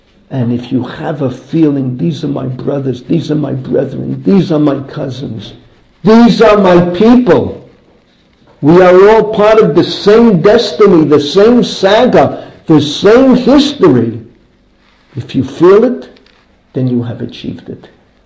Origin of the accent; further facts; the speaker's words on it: United States; I was a kid growing up in America.